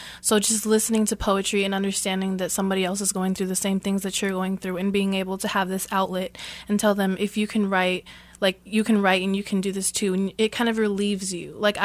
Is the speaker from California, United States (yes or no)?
no; Kansas City, Missouri, United States; I grew up here in Kansas City, and I actually lost my father when I was 9 years old to gun violence.